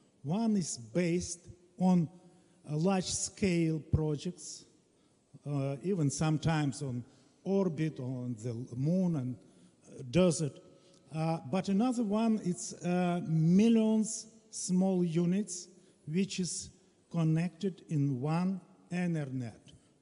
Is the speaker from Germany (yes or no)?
no; Ukraine; I'm from Ukraine, and I have a question.